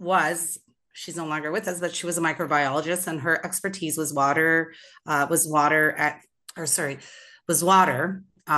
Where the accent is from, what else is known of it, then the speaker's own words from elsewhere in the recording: Canada; maintain that really great journey of being Canadian.